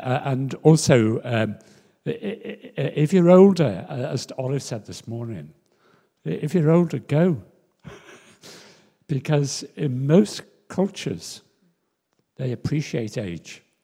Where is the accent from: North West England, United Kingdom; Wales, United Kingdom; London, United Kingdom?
North West England, United Kingdom; Liverpool; when I was brought up in Liverpool in the 1950s as a child